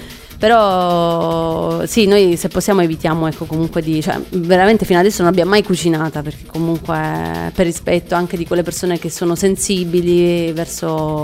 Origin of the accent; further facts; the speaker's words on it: Apulia, Italy; Però io purtroppo, essendo pugliese, ci sono